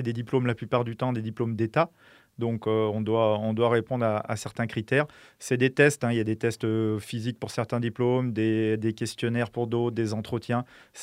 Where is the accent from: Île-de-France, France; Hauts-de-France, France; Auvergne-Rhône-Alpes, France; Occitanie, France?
Auvergne-Rhône-Alpes, France; moi je suis originaire du département de l'Ain.